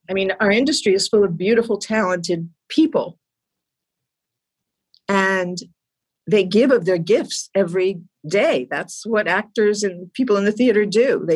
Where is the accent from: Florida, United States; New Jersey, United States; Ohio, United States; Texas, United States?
New Jersey, United States; I grew up in New Jersey and my parents loved musical theater.